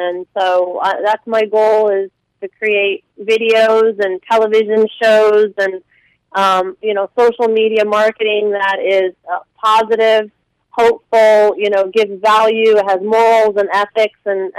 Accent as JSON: {"language": "English", "town": "Coral Springs", "region": "Florida", "country": "United States", "tie": "born or raised there", "also_born_or_lived": "Staten Island, New York", "said": "I'm from down south, where Broward County area. I was raised in Coral Springs."}